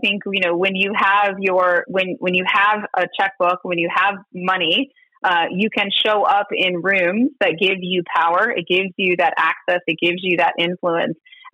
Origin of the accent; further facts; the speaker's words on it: United States; I think I grew up in America truly believing in my individual vote matters, and it does.